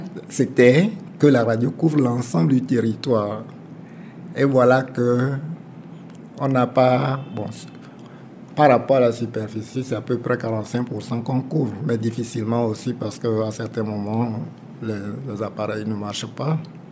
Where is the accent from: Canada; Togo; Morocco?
Togo; Plateaux; first language Ikposo; Et je suis allé faire un peu de traduction de la Bible dans ma langue maternelle, qui est l'Ikoso. Dans la région des plateaux, au niveau d'Atapame.